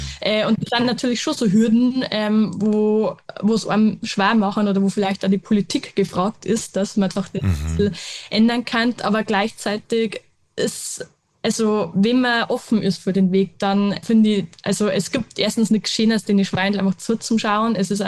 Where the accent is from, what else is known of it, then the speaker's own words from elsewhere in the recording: Bavaria, Germany; Bei uns in Niederbayern, wir haben sehr schwere Böden